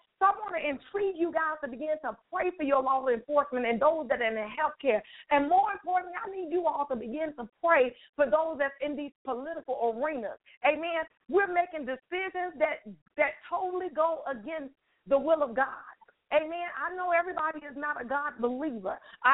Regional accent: Chicago, Illinois, United States; now in San Antonio, United States; I don't know about you, but I am from Chicago. I am not a San Antonioan. I think that's the correct word to say. I am originally from Chicago.

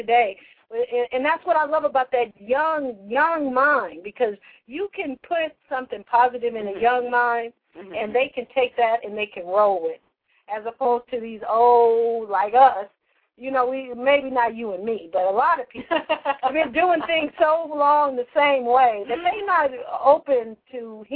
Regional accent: United States; I look at our country now and I'm ashamed of being an American.

